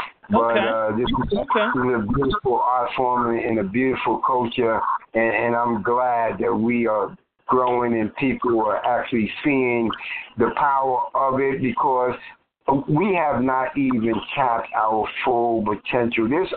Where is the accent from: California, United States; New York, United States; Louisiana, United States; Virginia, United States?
New York, United States; New York City; And I grew up in the East New York section of Brooklyn way back in the days where they were more abandoned buildings than they were actually residential buildings.